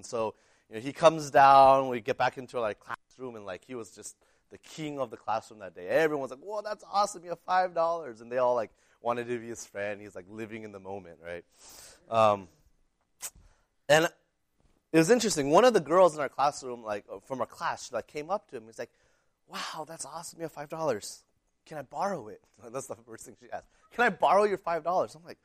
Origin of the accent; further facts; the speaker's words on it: Texas, United States; I remember one time growing up in Texas